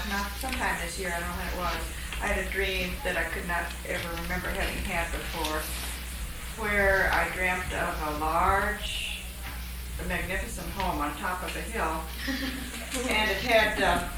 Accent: the South, United States; I grew up in the South, and I could see an old Southern plantation from my home.

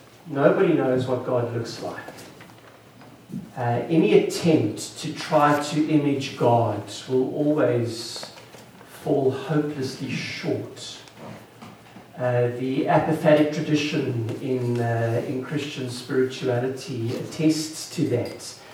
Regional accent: South Africa; As Sharon said … from South Africa.

